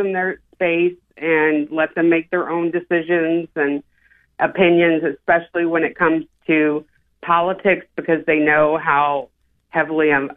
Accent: Fraser, Michigan, United States; I grew up in Fraser

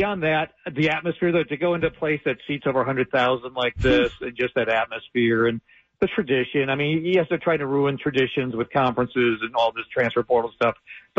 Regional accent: Ohio, United States; And I mentioned I'm from Ohio.

